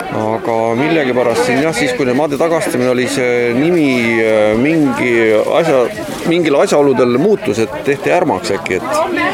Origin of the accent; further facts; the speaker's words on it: Kuressaare, Saare County, Estonia; Ise olen Kuressaarest.